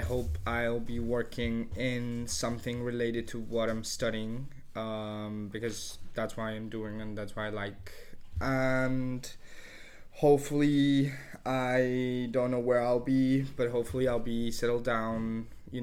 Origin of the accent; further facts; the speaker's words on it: Spain; I would say foods from my home country, like, I don't know.